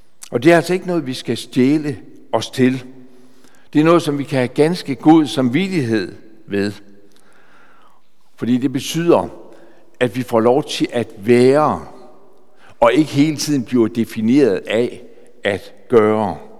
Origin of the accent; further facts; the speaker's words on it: Skjern, Central Denmark Region, Denmark; Hjemme i Skjern, i 60'erne, hvor jeg var barn